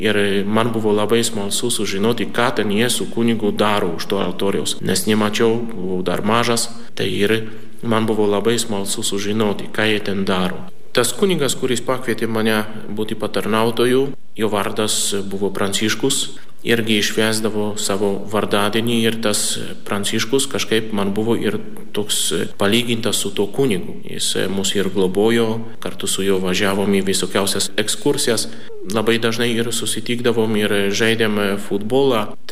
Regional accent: Poland; Lithuanian is a second language; now in Klaipėda, Lithuania

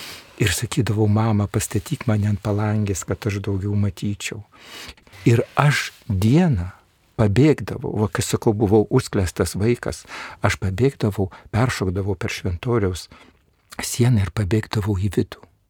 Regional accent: Vievis, Vilnius County, Lithuania; Aš užaugau Vievyje, tiesiai prieš bažnyčią.

